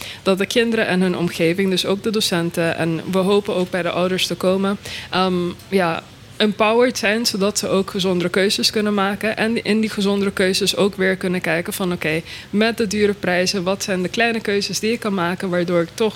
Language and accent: Dutch; Aruba; Waar ik vandaan kom? Ik kom van Aruba.